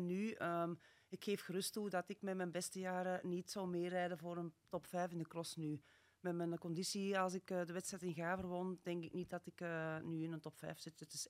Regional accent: Belgium; Ja, uiteraard moeten we als Belgen de kaart

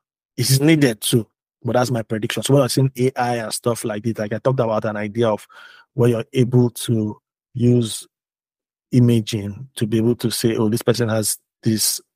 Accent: Nigeria; Because I'm a Nigerian founder, you're telling me I should build for my market.

